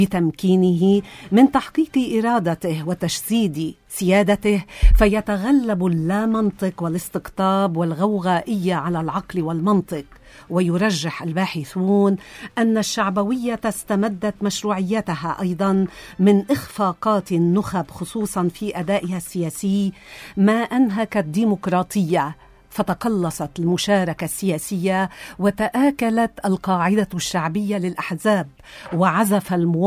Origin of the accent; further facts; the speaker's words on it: Lebanon; نحن كلبنانيين